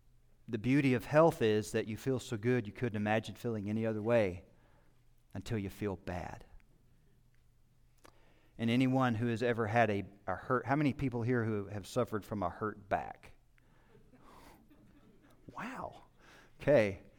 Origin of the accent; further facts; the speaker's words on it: Oklahoma, United States; because of where I grew up in the Bible Belt of Oklahoma.